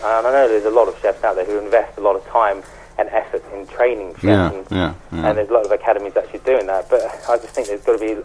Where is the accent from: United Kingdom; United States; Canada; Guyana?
United Kingdom; We're, as British people, we actually are pushing forward in the way we actually understand food in general